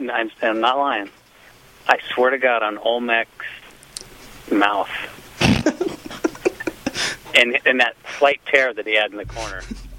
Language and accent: English; Los Angeles, California, United States; born there; I was born in L.A.